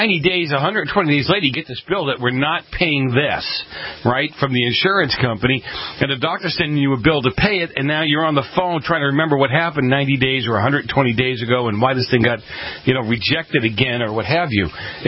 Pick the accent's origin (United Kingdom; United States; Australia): United States; Boston, Massachusetts; But it's like the old days where I grew up in Boston where you helped each other out